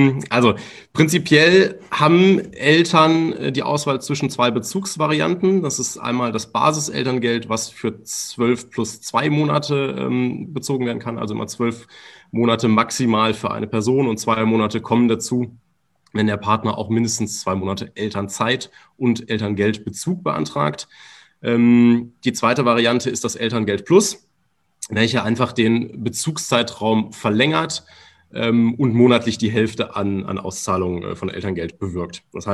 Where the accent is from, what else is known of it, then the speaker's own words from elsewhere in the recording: Remscheid, North Rhine-Westphalia, Germany; hauptsächlich hier in NRW, also wir kommen selber aus Remscheid